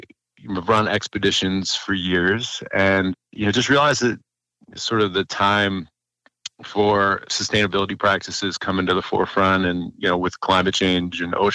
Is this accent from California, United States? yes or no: no; Baltimore, Maryland, United States; Grew up in Baltimore. I managed rock bands in my early 20s.